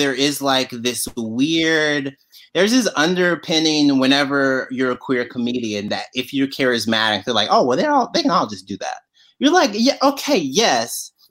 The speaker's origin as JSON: {"language": "English", "region": "Mississippi", "country": "United States", "tie": "born or raised there", "said": "Yeah, I'm from Mississippi originally. I was born and raised in Mississippi. I went to high school in Mississippi."}